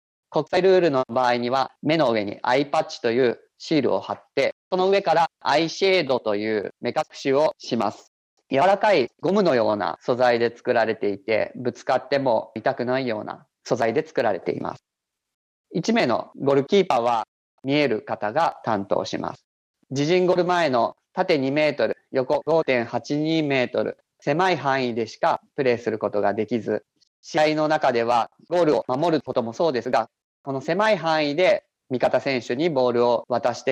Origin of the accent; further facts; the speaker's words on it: Kumamoto, Japan; born there; 私は熊本県で生まれました。